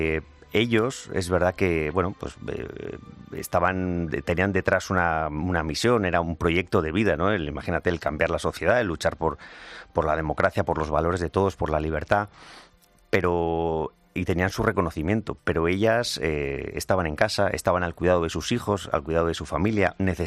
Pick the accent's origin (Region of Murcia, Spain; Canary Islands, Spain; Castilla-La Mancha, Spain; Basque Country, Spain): Basque Country, Spain; San Sebastián; Soy donostiarra, soy un pichón guipuzcoano de estos que van pidiendo perdón